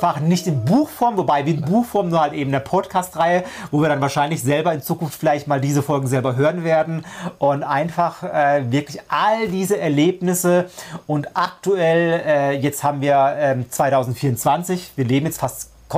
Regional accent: Freiburg, Baden-Württemberg, Germany; moved away; wir kommen ja ursprünglich aus Freiburg, also aus dem Schwarzwald

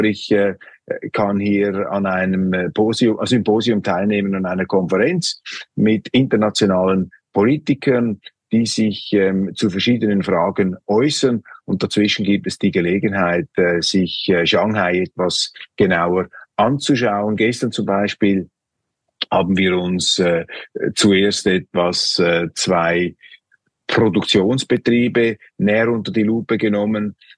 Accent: Switzerland; Als Schweizer kommt man sich in China natürlich noch kleiner vor

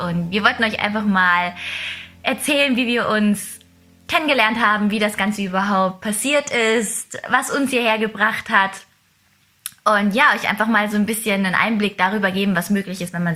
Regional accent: Wetzlar, Hesse, Germany; Wir kommen ja beide hier aus Wetzlar.

